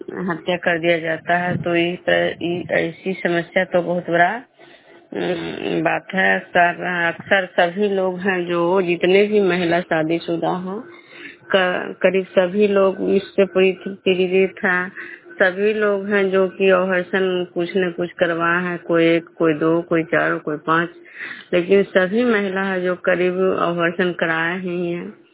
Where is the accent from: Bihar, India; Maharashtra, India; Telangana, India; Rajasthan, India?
Bihar, India; Vishnupur; मैं विष्णुपुर ग्राम खड्डा पंचायत नालंदा जिला नगर नरसा प्रखंड के निवासी हूँ।